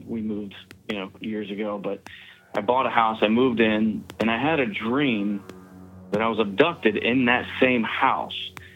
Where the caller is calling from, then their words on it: Pennsylvania, United States; from Pennsylvania.